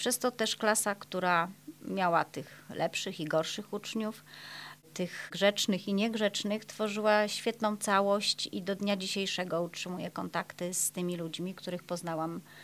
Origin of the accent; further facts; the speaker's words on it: Jelenia Góra, Lower Silesian Voivodeship, Poland; born there; Tak, rodzice moi są jeleniogórzaniami, urodzili się tutaj w Jeleniej Górze. Ja też urodziłam się w Jeleniej Górze, no ale dziadki ze strony taty i ze strony mamy przyjechali z różnych stron kraju. Dziadek od strony mojego taty przyjechał z Białorusi.